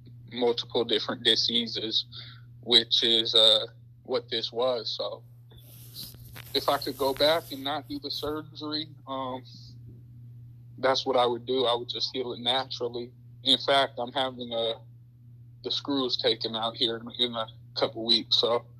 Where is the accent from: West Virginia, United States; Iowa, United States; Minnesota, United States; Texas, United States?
Iowa, United States; Cedar Rapids; Born and raised in Cedar Rapids, Iowa.